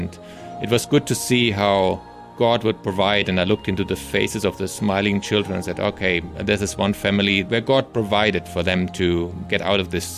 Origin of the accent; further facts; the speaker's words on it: Germany; English is a second language; Germany, that's my home country, there are quite a few as well.